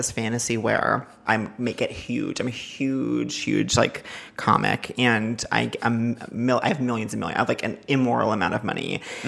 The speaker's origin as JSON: {"language": "English", "town": "Northport", "region": "New York", "country": "United States", "tie": "born or raised there", "said": "I'm Suffolk. I grew up in Suffolk."}